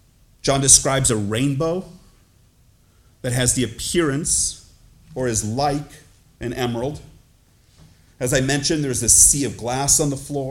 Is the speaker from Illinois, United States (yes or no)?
no; Cleveland, Ohio, United States; I can remember being young, growing up in Cleveland, and one day taking the train to Terminal Tower.